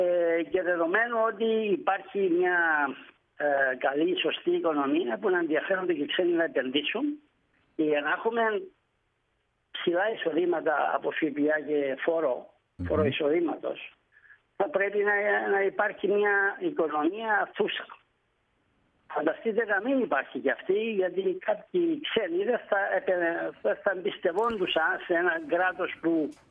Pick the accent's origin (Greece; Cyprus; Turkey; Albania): Cyprus; Να μεγάλει σαν Κύπριο και Τούρκο-Κύπριο και Ελληνο-Κύπριο, να νιώθω ασφαλής τον τόπο μου.